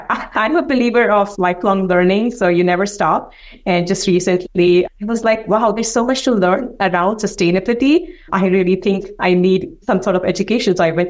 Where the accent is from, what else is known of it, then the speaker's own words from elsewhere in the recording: India; moved away as an adult; now in United States; So I actually was born and brought up in India. So I've been in three countries. So let's start with that. So I moved to the US as part of my job.